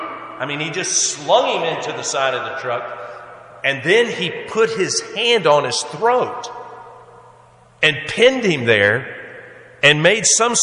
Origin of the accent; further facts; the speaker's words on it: Atlanta, Georgia, United States; born there; In Georgia, where I'm from, I was born in Atlanta, Georgia, and I love the state of Georgia. I'm a Georgia boy.